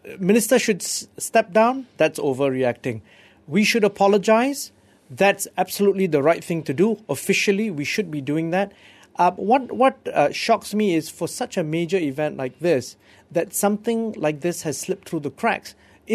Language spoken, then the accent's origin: English; Malaysia; As a Malaysian, I'm so embarrassed.